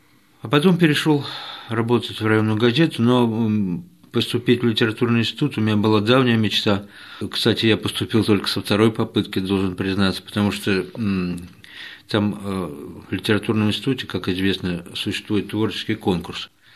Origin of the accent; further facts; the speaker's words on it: Kaluga Oblast, Russia; born there; Родился в Калужской области.